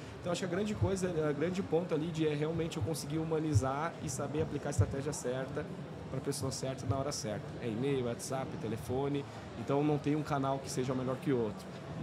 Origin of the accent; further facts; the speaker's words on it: Rio Grande do Sul, Brazil; principalmente que eu sou gaúcho, tem muita vinícola lá no sul.